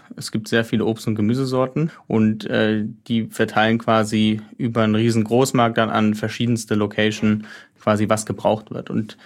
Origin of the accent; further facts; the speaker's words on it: Heidelberg, Baden-Württemberg, Germany; ich bin ursprünglich, also ich komme aus Heidelberg